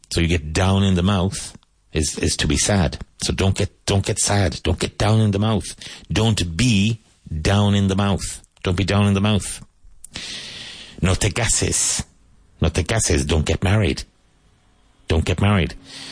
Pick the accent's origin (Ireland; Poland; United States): Ireland; Cork, Munster; When I was growing up in Cork, and until I became an English teacher, we have a funny thing that we say there, which is grammatically incorrect.